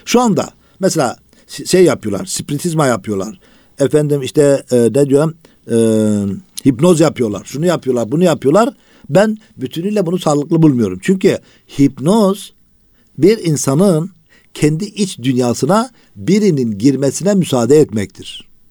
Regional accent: İslahiye, Gaziantep, Turkey; He, İslahiye.

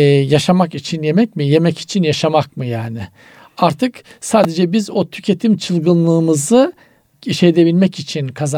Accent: Black Sea Region, Turkey; Bizim Karadeniz'de eskiden çok yaygındı hocam.

